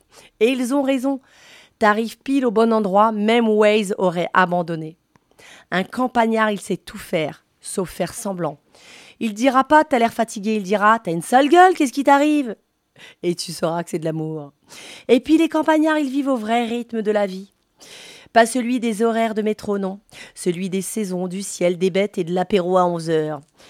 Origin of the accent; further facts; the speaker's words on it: Paris, Île-de-France, France; Forcément, moi, en tant que Parisienne, je voulais vous dire